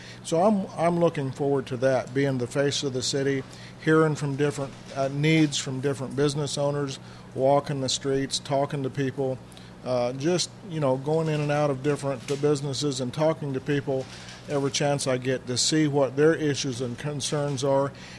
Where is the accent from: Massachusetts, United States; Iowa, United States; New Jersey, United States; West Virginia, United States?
Iowa, United States; Keokuk; This is my hometown. I've seen a lot of things changed, a lot of things come and go